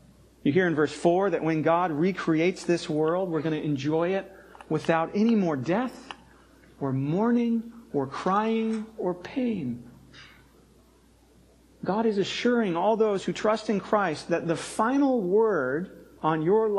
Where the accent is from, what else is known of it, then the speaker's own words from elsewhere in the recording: California, United States; I grew up in Southern California and I didn't take advantage of the fact that I grew up near really wonderful surfing spots.